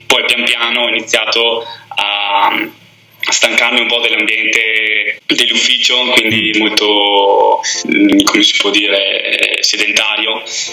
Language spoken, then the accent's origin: Italian; Veneto, Italy; confine tra la provincia di Vicenza e la provincia di Verona, quindi sono proprio lì, però appunto sono vicentino al 100%, per cui siamo lì. Terra del vino.